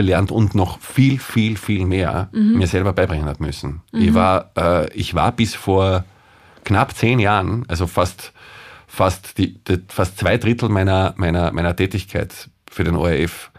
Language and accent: German; Salzburg, Austria; born there; now in Krems, Austria; ich bin gebürtiger Salzburger, der in Wien für ganz Österreich arbeitet, aber in Krems lebt.